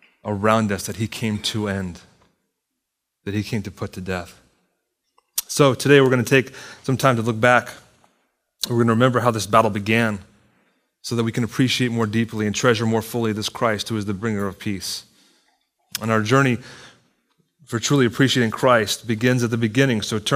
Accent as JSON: {"language": "English", "region": "Virginia", "country": "United States", "tie": "born or raised there", "said": "When I was a child, a boy, I grew up in Northern Virginia where several of the major battles of the Civil War were fought."}